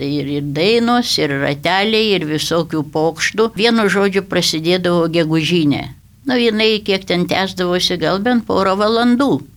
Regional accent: Aukštaitija, Lithuania; nors aš esu aukštaitė

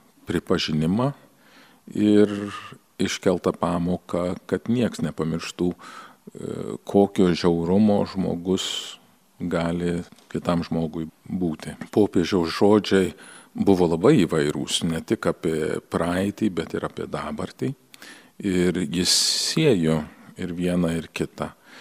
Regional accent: California, United States; kai augau Kalifornijoje

